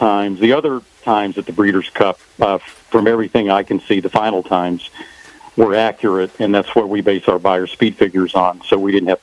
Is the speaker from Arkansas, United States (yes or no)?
yes; Hot Springs, Arkansas, United States; I mean, I was born and raised in Hot Springs. I grew up sneaking into Oaklawn Park.